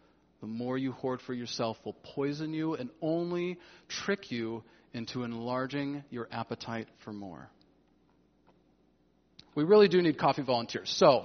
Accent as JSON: {"language": "English", "region": "California", "country": "United States", "said": "And as a Californian, this was a big deal to me"}